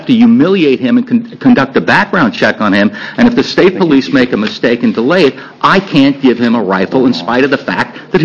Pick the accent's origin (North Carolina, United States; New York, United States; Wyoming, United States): New York, United States; I live here, but I'm from New York, and I know what's going on there now.